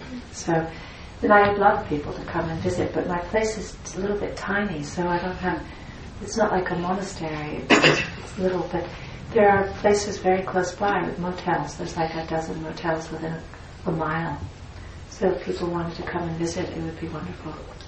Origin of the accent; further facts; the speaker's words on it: Burbank, California, United States; born there; So I was born in Los Angeles. I was born in Burbank, California, and escaped at the first opportunity and went to UC Santa Cruz and studied there.